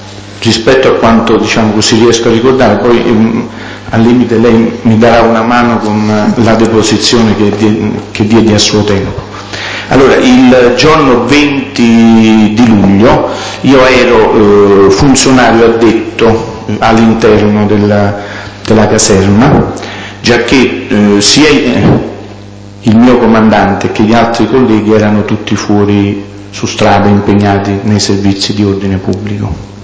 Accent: Milan, Lombardy, Italy; born there; sono nato a Milano il 18 aprile del 1964

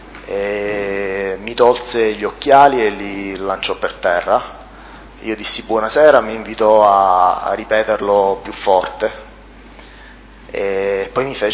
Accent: Reggio Calabria, Calabria, Italy; Sei tu quello di Reggio? E io gli dissi sì.

